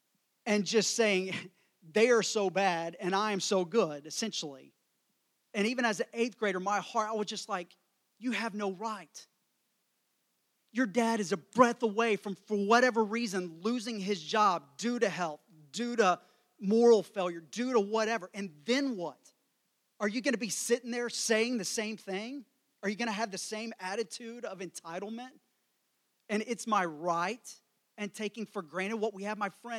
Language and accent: English; Colleyville, Texas, United States; born there; Colleyville and Grapevine was Lake Travis in 1990. It was in the top 10 of wealth of homes in all the United States. And I was blessed and fortunate enough to be born there